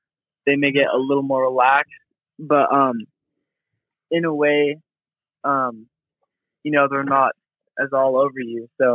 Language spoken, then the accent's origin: English; Utah, United States; And, I think growing up in Utah, you know, I didn't have to worry about any of those